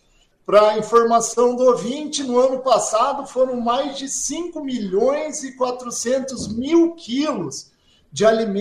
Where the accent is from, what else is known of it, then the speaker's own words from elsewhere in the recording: Paraná, Brazil; Quem é oeste do Paraná, eu sou do oeste do Paraná, sabe, a nossa educação foi dada aquela que é o desperdício zero.